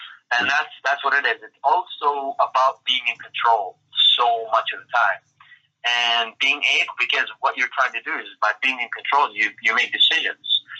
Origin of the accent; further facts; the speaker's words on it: Amman, Amman Governorate, Jordan; For me specifically, I grew up in Jordan. I grew up in Amman. So that's, a city in the Middle East. And in Amman, there's a lot of poverty.